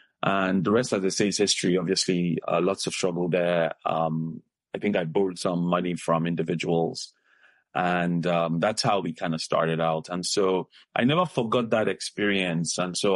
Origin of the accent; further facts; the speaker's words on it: Northern Nigeria, Nigeria; I'm a Nigerian global citizen, proud Yoruba man, grew up in the northern part of Nigeria, so I speak Hausa, Yoruba, as well as a little bit of Igbo, because I took a wife from the eastern part of Nigeria.